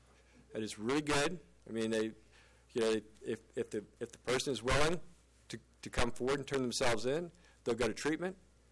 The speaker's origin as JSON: {"language": "English", "region": "Maryland", "country": "United States", "tie": "born or raised there", "said": "I'm from Maryland. I grew up in Maryland. And we go crabbing in Maryland."}